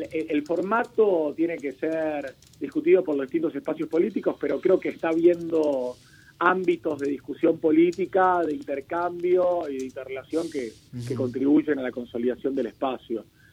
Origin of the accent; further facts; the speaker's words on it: Lomas de Zamora, Buenos Aires Province, Argentina; porque para los que somos de Lomas pasamos y por Lanús